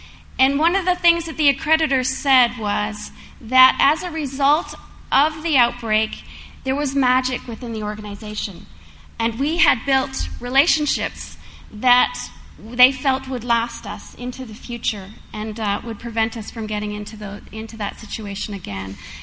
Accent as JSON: {"language": "English", "region": "Ontario", "country": "Canada", "said": "I'm from Ontario and near Toronto, so very close to the epicenter of SARS."}